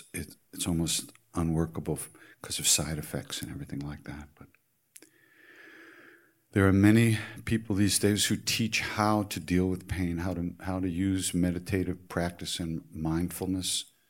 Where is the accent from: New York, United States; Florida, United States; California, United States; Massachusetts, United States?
New York, United States; I'm from New York, okay, as you know.